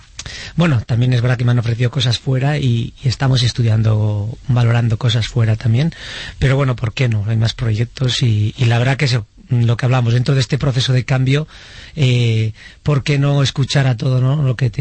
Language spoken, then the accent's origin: Spanish; Basque Country, Spain; porque es de Álava, de donde yo soy